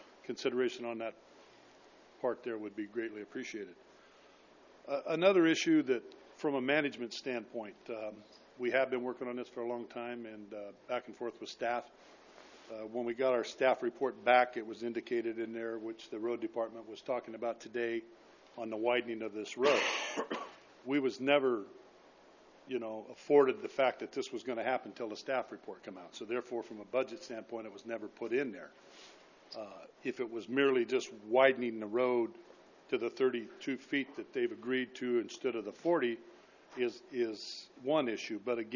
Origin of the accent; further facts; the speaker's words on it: Paso Robles, California, United States; I was born and raised in Paso Robles.